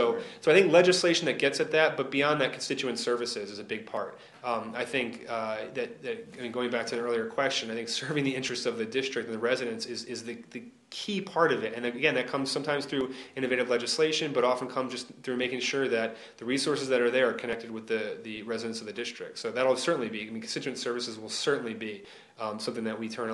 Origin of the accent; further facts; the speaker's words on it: Delaware, United States; I'm from Delaware, and so therefore when you meet someone else from Delaware, you say, where did you go to high school?